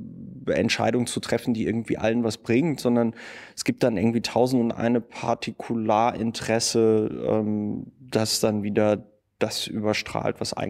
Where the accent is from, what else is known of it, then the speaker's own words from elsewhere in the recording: Germany; Und ich meine, wir haben ja als Deutsche so unsere Erfahrungen mit Diktatur gemacht und der Vorstellung, dass wir in so einem System nicht leben wollen.